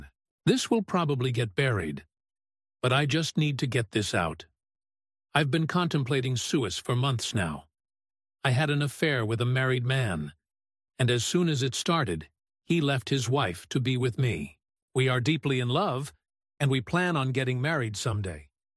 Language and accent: English; Canada; We're Canadian.